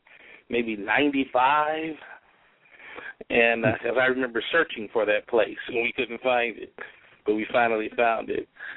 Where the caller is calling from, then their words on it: California, United States; I'm actually back in Southern California, but I was living in Fresno.